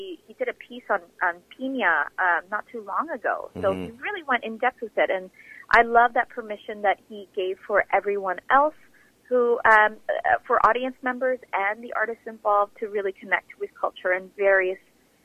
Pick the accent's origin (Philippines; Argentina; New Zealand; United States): Philippines; now in Canada; I'm an immigrant, so first generation Filipino